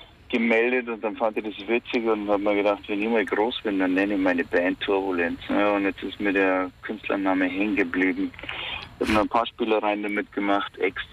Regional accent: Erding, Bavaria, Germany; born there; now in Hamburg, Germany; Ich bin in Erding geboren, so wie das Erdinger Weißbier.

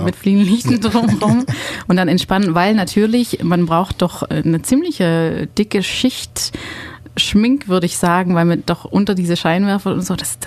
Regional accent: Belgium; now in Germany; ich komme aus Belgien

